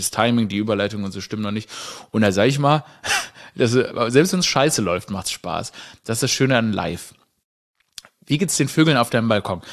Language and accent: German; Stuttgart, Baden-Württemberg, Germany; ich bin ja in Stuttgart aufgewachsen, wurde ich auch gefragt, wie viel Schwabe in mir drin ist.